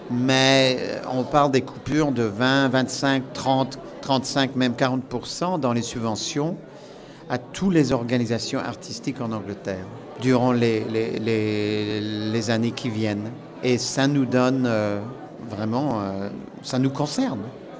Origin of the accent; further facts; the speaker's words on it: Paris, Île-de-France, France; born there; Mon père était irlandais, ma mère était anglaise. Et moi, je suis né à Paris et j'avais à choisir ma nationalité.